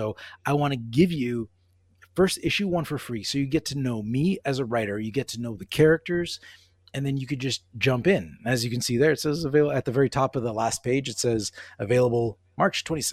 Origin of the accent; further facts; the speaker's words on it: Canada; I'm Canadian